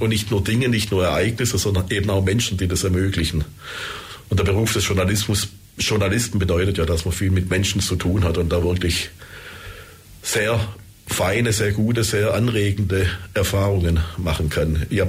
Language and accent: German; Stuttgart, Baden-Württemberg, Germany; born there; Ich bin gebürtiger Stuttgarter, kam dann fürs Studium wieder zurück nach Stuttgart